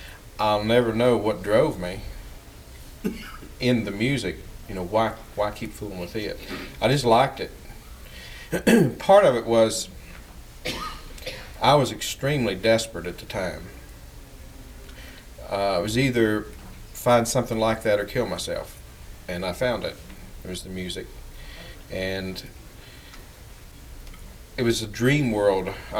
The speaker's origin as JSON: {"language": "English", "region": "West Virginia", "country": "United States", "tie": "born or raised there", "said": "I grew up in Pocahontas County, about 60 miles south of here."}